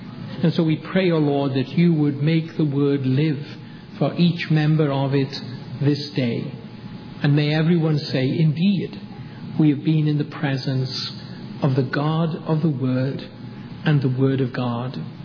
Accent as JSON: {"language": "English", "region": "Wales", "country": "United Kingdom", "moved": "yes", "lives_now": "United States", "said": "Obviously from my accent you realize I'm not a native southern dweller, nor am I from North Carolina by birth. But my wife Anne and I are from Wales originally, although I am soon to become a citizen of this country."}